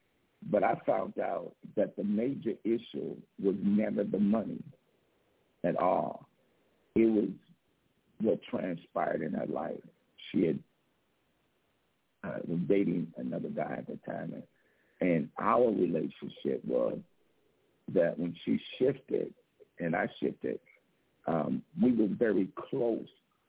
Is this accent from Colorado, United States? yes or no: no; Chicago, Illinois, United States; because we grew up in Cabrini Green in Chicago.